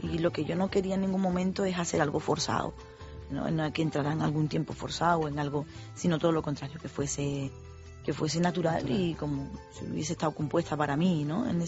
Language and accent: Spanish; Cádiz, Andalusia, Spain; estuvo en mi tierra ella, estuvo en el Teatro Falla.